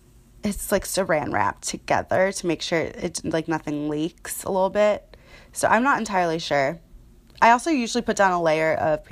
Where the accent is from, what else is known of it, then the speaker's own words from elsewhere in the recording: Jacksonville, Florida, United States; I am from Jacksonville, Florida.